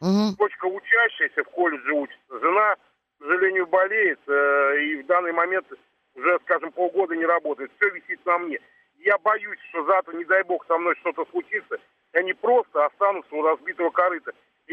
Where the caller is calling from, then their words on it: Moscow, Russia; Я звоню из Москвы.